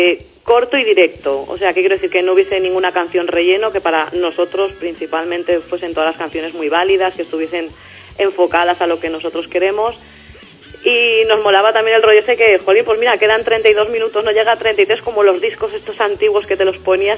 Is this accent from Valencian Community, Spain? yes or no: yes; Valencia, Valencian Community, Spain; Somos de Valencia, que hace mucho calor y se está muy bien el clima